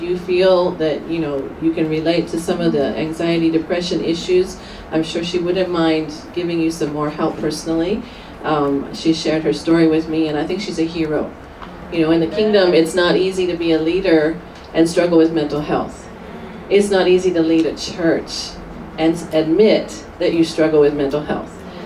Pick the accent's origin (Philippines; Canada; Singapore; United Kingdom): Singapore; also born or lived in United States; now in Malaysia; I'm actually from Singapore by way of America. Okay. Still have some of that accent. And currently I'm helping the smaller churches in Malaysia.